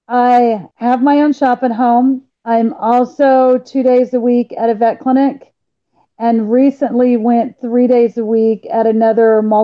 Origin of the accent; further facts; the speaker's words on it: Leavenworth, Kansas, United States; also born or lived in Colorado; Leavenworth, Kansas. Well, no, I take that back. I was born in Colorado, but moved to Leavenworth shortly after.